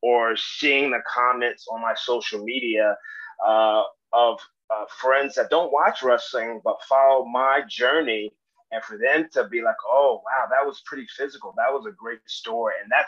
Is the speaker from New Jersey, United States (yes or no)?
yes; Union Township, New Jersey, United States; I'm from Union Township, New Jersey. So small world.